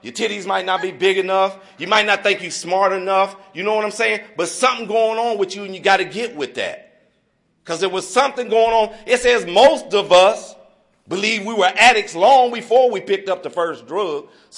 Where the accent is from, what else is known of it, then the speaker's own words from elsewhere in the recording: Dayton, Ohio, United States; It's something about, I'm from the Dayton area, and we talk about in the Dayton area, it's something about a good ass whooping that'll go a long way.